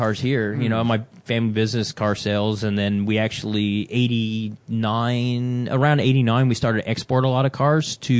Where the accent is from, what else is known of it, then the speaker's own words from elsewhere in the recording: Christchurch, Canterbury, New Zealand; now in United States; I mean, I'm actually a New Zealander.